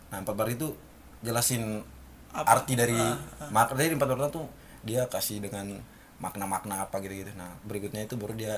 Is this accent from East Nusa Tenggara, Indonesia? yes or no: yes; East Nusa Tenggara, Indonesia; Di kampung kami lah. Kami orang Flores itu